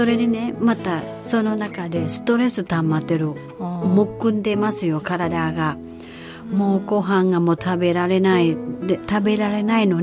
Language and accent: Japanese; Thailand; Japanese is a second language; now in Japan; 神戸商業の時は多分私タイ人一人です。